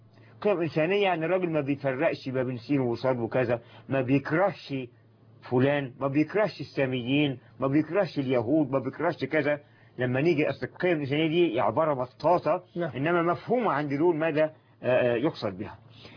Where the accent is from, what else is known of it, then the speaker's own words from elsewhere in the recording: Egypt; انا كمواطن مصري